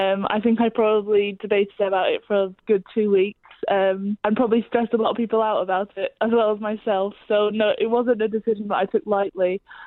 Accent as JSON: {"language": "English", "region": "Scotland", "country": "United Kingdom", "said": "because I'm from Scotland, like, the opportunity to be able to go home a little bit more"}